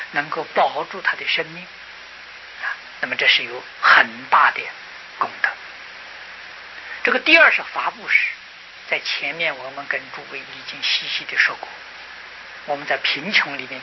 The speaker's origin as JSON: {"language": "Chinese", "country": "China", "said": "那么我在中国时候特别提倡的积极啊，积极的修行呢，素食啊。所以这个素食是我们中国人所奉行啊"}